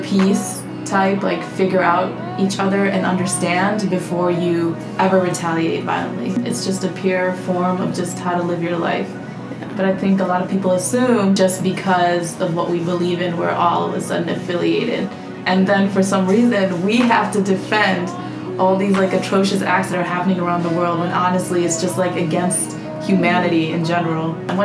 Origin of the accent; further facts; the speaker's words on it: Chicago, Illinois, United States; I'm from Chicago, so it's pretty far.